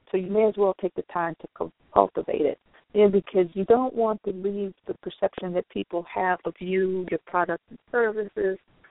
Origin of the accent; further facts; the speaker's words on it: Chicago, Illinois, United States; Like I said, I'm from Chicago.